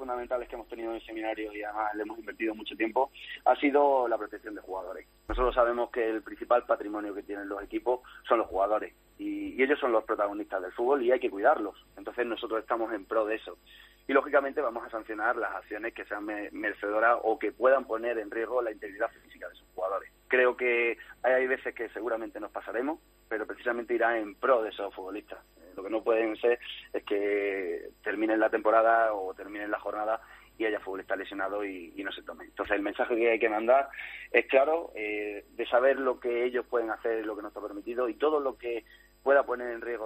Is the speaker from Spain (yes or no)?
yes; Don Benito, Extremadura, Spain; yo soy de Don Benito